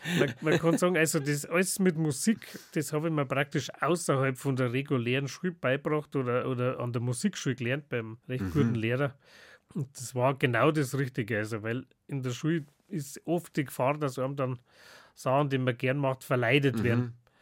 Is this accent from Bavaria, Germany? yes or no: yes; Fischbachau, Bavaria, Germany; Ja, also wenn man es genau nimmt, aus Eppach, aber das gehört zur Gemeinde Fischbachau.